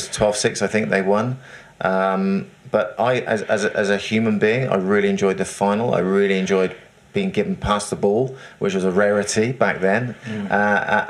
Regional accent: England, United Kingdom; Because I've only known English. I'm English.

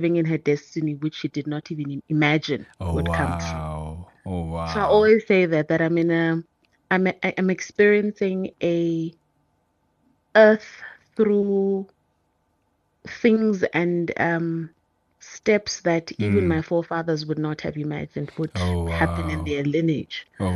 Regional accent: Ermelo, Mpumalanga, South Africa; also born or lived in Denilton; I grew up with my grandmother up until I was about three, in a place called, it's outside of Ermelo

